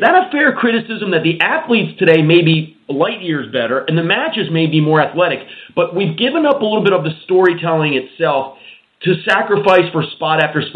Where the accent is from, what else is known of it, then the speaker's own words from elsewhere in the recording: Pennsylvania, United States; I went to WrestleManias 4 and 5 in New Jersey because I grew up in Pennsylvania.